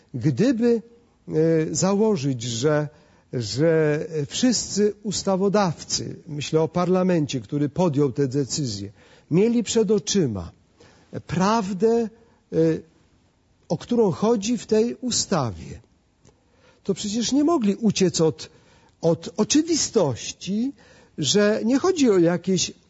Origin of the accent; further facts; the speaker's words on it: Pomeranian Voivodeship, Poland; bo ja jestem z Kaszub, z powiatu wejherowskiego.